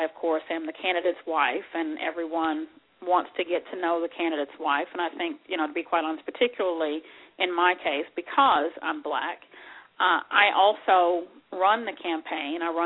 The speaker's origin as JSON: {"language": "English", "town": "Sikeston", "region": "Missouri", "country": "United States", "tie": "born or raised there", "said": "I grew up in Sykeston, Missouri, as I said earlier, and my parents actually were both born and raised in Philadelphia, Mississippi."}